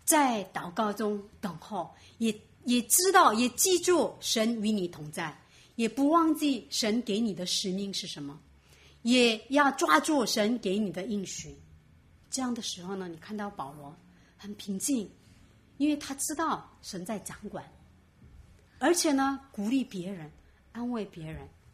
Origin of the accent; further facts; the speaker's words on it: South Korea; Chinese is a second language; 特别是我是韩国人，韩国人呢性格比较急躁的